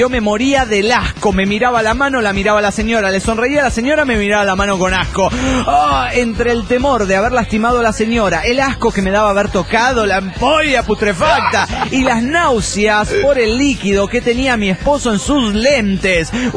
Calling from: Phoenix, Arizona, United States; de Phoenix, Arizona.

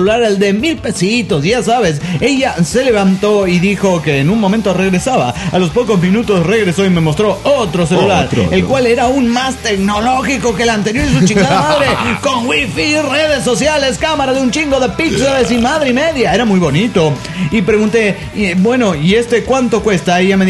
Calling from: La Paz, Bolivia; de La Paz, Bolivia.

